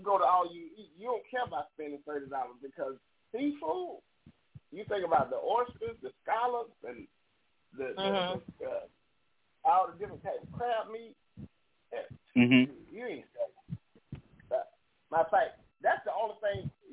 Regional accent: Florida, United States; now in Memphis, United States; I'm from Florida, so when I got here to Memphis, Memphis is catfish heaven, country.

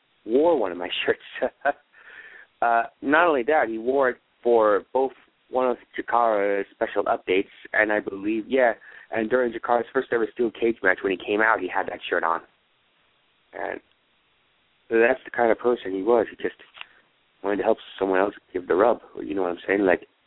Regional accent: New England, United States; just because I'm from New England, and I wanted to branch out in New England

